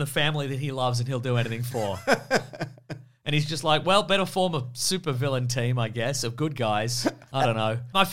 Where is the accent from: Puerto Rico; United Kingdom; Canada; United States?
United Kingdom; I'm not equipped to deal with this. I'm British.